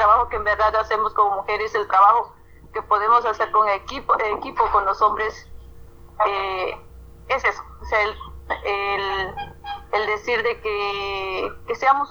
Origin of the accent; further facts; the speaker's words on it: Santa Cruz del Rincón, Guerrero, Mexico; soy de Santa Cruz del Rincón, municipio de María del Tepe Guerrero.